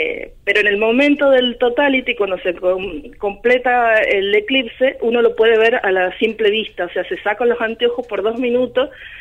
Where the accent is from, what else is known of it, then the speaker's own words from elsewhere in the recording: Tucumán, Argentina; Soy nacida, crecida y educada en Tucumán.